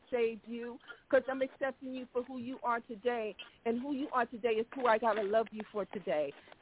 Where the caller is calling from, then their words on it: Bronx, New York, United States; No, I'm calling from the Bronx.